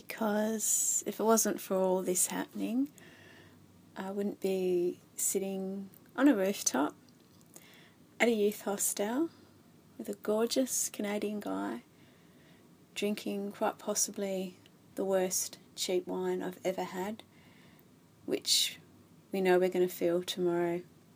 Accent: Melbourne, Victoria, Australia; Me, I'm from Melbourne, yeah. I've been overseas for about nearly 4 years now. I go home in 2 weeks.

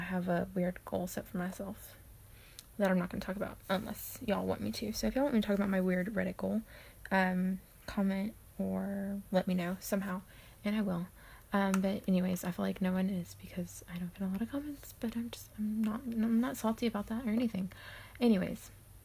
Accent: Texas, United States; yes, I live in Texas. I live like an hour outside of Houston. I've always lived in Texas. I've never been outside of Texas ever before.

